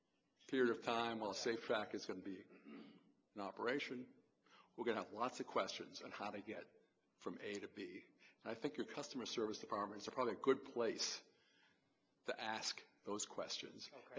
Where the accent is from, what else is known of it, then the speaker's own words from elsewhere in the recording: Maryland, United States; from Montgomery County.